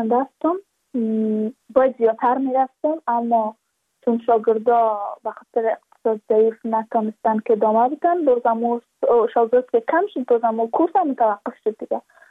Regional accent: Badakhshan, Afghanistan; چون ما از بدخشان هستیم،

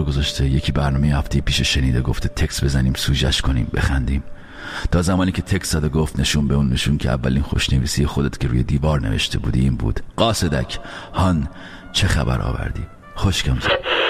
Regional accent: Iran; moved away; وقتی از ایران اومدم بیرون

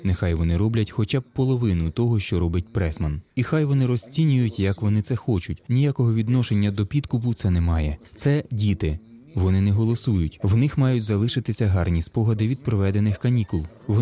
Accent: Kyiv, Ukraine; Будь-яка людина, котра зростала у важкі часи, так звані 90-ті роки, котра народилася і виросла в Києві, котра закінчила будівельний інститут, мала тих чи інших знайомих.

